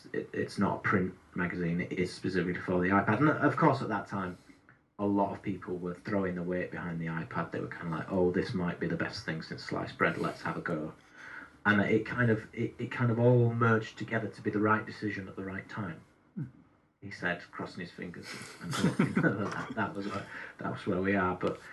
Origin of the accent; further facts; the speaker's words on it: Leeds, Yorkshire and the Humber, United Kingdom; accent: Yorkshire; now in Halifax, United Kingdom; I have been told I have a slight Yorkshire accent. I'm from Leeds originally, and that's where I am right now, but we live in Halifax. So, it's a mild Yorkshire accent, I would say.